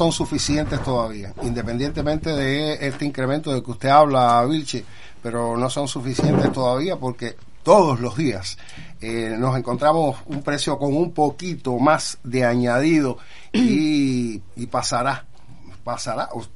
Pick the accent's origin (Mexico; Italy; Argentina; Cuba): Cuba; todos los que estamos aquí somos cubanos, vivimos esta cotidianidad compleja a que nos enfrentamos todos los días.